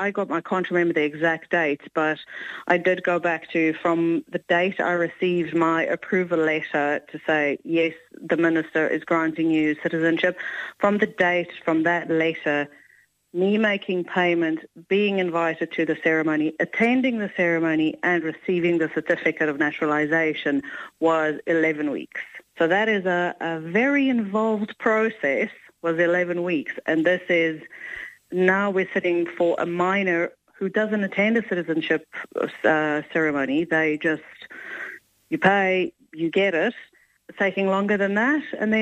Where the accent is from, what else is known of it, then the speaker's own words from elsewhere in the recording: South Africa; We're from South Africa.